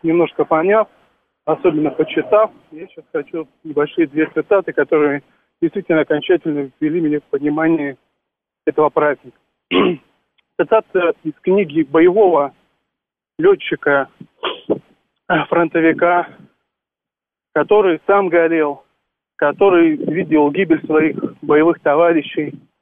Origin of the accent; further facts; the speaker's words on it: Ukraine; я родом с Украины